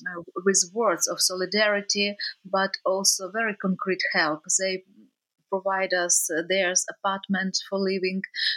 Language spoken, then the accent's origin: English; Odesa Oblast, Ukraine; first language Russian; also born or lived in Russian Far East, Russia; I originally Russian, but I was growing up in, I was born in Russia, in Far East, but I was growing up in south of Ukraine, in Odessa region. And it was not easy for me to understand who I am, Ukrainian or Russian one.